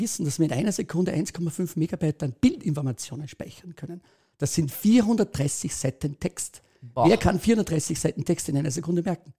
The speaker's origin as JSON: {"language": "German", "country": "Austria", "said": "Ich komme aus Österreich."}